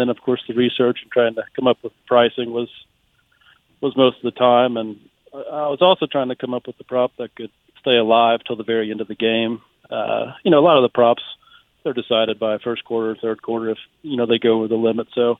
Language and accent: English; Springfield, Missouri, United States; I'm out of the Springfield, Missouri area.